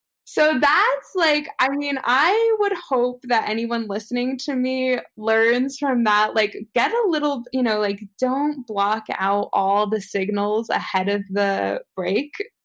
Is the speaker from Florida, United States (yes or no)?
no; New York, United States; moved away; Like, I can't, you know, I was born in New York. I never thought I was going to leave.